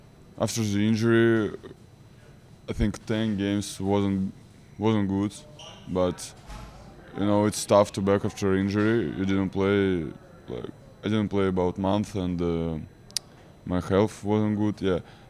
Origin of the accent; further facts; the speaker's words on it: Russia; now in Nashville, United States; Yeah, I want to see my family in Russia and back to my hometown.